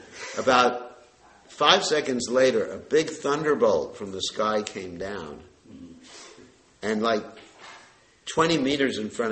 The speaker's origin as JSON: {"language": "English", "region": "New York", "country": "United States", "said": "And then I said, I'm a Brahmin from New York."}